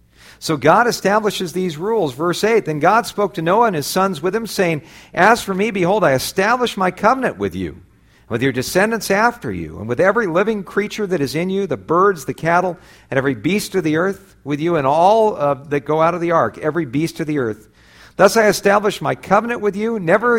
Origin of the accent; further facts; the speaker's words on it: United States; I am glad I'm an American. I love this country.